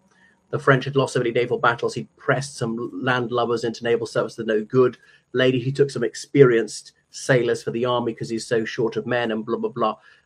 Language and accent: English; Ireland; from Ireland.